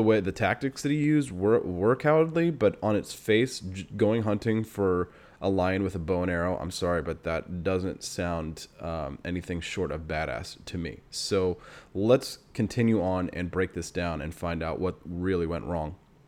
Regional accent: Kansas City, Missouri, United States; now in Alexandria, United States; I'm going to be moving from Alexandria, Virginia to my hometown of Kansas City, Missouri, back across the Mississippi, way out west, through the St. Louis Arch, back to my homeland

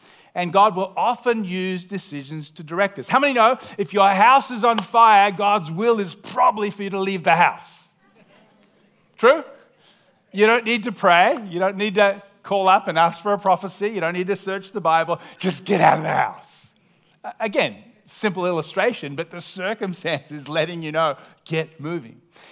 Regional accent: Australia; also born or lived in United States; I'm an Aussie and I love Australia.

